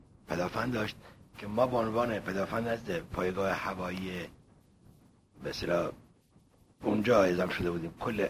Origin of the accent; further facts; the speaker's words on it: Bandar Ganaveh, Bushehr, Iran; من متولد بندر گنوه هم. من تولد خودم از یک روستاهای نزدیک بندر گنوه هست به نام مال محمد عبدالی.